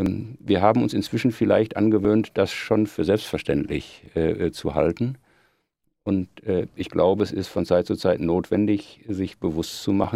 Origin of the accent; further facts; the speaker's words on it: Bochum, North Rhine-Westphalia, Germany; Als Bochumer und Ruhrgebietler bin ich, wie niemanden verwundern wird, natürlich